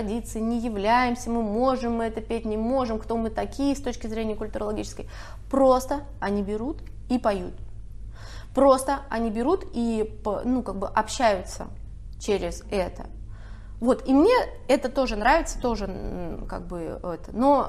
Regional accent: Siberia, Russia; Но ты же знаешь, я из Сибири.

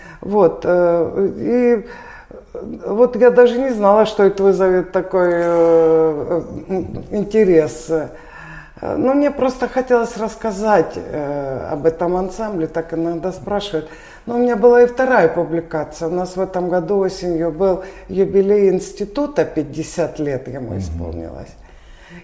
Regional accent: Voronezh, Voronezh Oblast, Russia; Откуда ты есть? Я говорю, из Воронежа.

